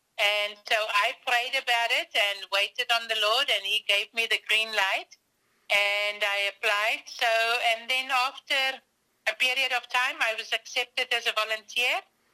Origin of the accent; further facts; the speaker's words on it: South Africa; I'm from South Africa originally, and I was blessed to grow up in a Christian family.